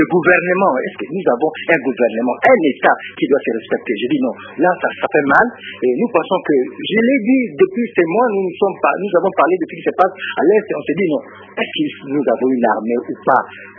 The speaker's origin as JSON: {"language": "French", "region": "Équateur", "country": "DR Congo", "said": "Même ici, chez nous, à l'Équateur"}